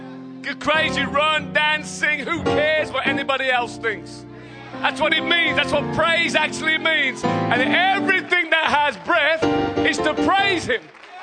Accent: Birmingham, West Midlands, United Kingdom; I found out last week that Birmingham, Alabama is actually named after my hometown. Woo! So I've never been here before, so I am blessed to be in the namesake of my hometown.

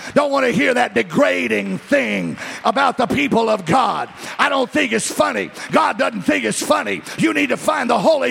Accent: Louisiana, United States; Hey, I come from South Louisiana, and in South Louisiana, everybody drinks, and everything's a party

